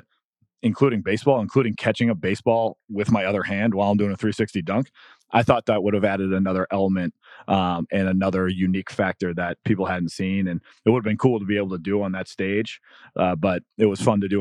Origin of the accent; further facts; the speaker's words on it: Arlington, Massachusetts, United States; Like, we grew up in Arlington, Massachusetts. We grew up with no ties to pro sports